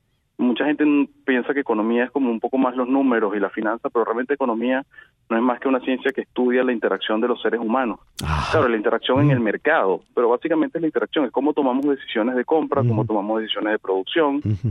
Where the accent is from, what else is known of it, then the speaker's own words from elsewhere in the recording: Venezuela; moved away as an adult; yo nací y crecí en Venezuela, apenas 6 años fuera de Venezuela